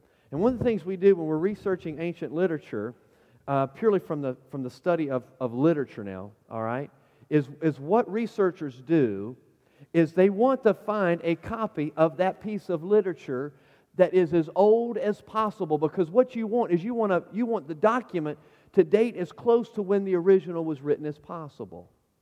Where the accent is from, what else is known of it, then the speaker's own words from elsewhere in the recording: Carolina, United States; accent: Carolina; You might have thought of saying pillows, but my Carolina accent isn't that bad.